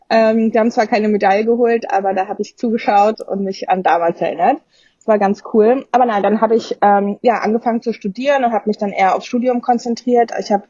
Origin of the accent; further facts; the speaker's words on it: Berlin, Germany; now in Mallorca, Spain; Ich bin auf Mallorca und nicht im Urlaub, sondern ich lebe hier seit 3 Jahren. Ursprünglich komme ich aus Berlin